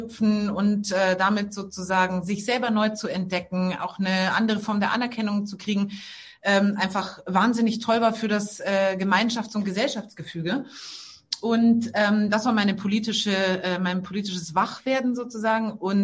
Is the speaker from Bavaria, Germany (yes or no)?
yes; Bavaria, Germany; Also zur Politik bin ich gekommen, weil ich Jugendliche war in Bayern. Ich bin in Bayern groß geworden